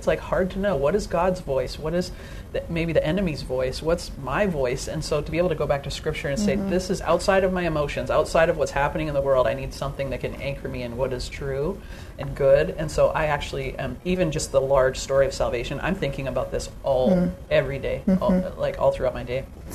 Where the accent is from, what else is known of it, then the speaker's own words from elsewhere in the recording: Vancouver, British Columbia, Canada; now in Steubenville, United States; Yeah, so I am originally from Vancouver, British Columbia, and just recently moved to Steubenville, Ohio, just within the last year.